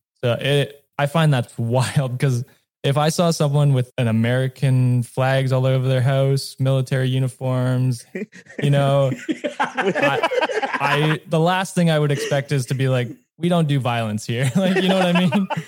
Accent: Canada; I'm Canadian, so I have no idea what I'm talking about.

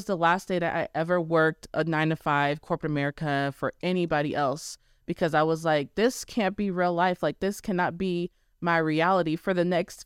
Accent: Arizona, United States; moved away as an adult; I got pregnant, dropped out of college, moved 1,000 miles from my hometown.

